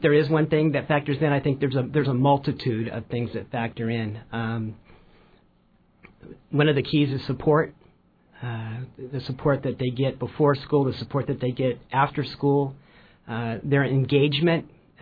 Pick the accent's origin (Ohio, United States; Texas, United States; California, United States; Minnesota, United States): California, United States; The San Francisco Bay Area. I grew up an Oakland A's fan, and both a Raiders and a 49ers fan.